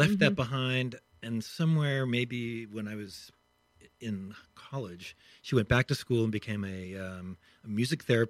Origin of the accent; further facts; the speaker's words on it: Pittsburgh, Pennsylvania, United States; Pittsburgh, Pennsylvania.